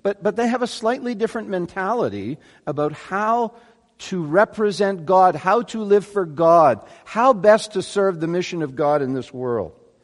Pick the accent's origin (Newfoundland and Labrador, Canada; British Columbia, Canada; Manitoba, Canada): Manitoba, Canada; I just moved from Texas, but if people asked me where I was from, I made sure I said, I'm from Manitoba. That's still Western Canada, right? That's where I'm from.